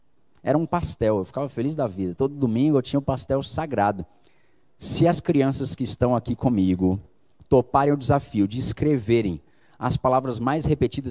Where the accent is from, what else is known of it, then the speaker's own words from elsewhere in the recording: Cândido Sales, Bahia, Brazil; Eu sou do interior da Bahia, numa cidadezinha pequenininha chamada Cândido Sales.